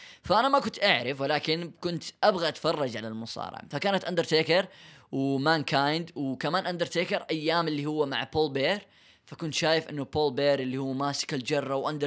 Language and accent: Arabic; Jeddah, Makkah Province, Saudi Arabia; ساكن في جدة، أتولدت في جدة، صراحة ما تولدت في جدة يعني بالضبط، ولكن عشت حياتي كلها في جدة، فأقدر أقول خلاص جدة.